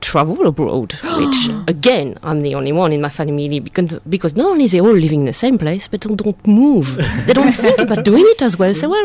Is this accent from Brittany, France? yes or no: yes; Brittany, France; English is a second language; I come from Brittany, so I come from this village, quite small, 2,500 people. And something which is really interesting is, like, all the people who are living in the village belongs to my family.